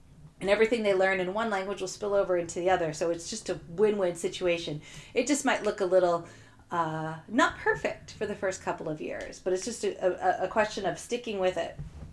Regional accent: United States; now in United Kingdom; I'm from the United States and I live in the UK.

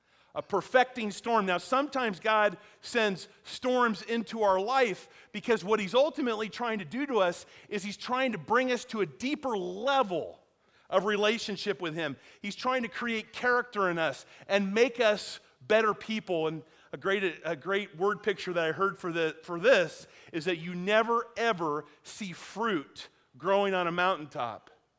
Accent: Iowa, United States; I'm from Iowa. Come on. You know? I've seen the white caps on Lake Red Rock.

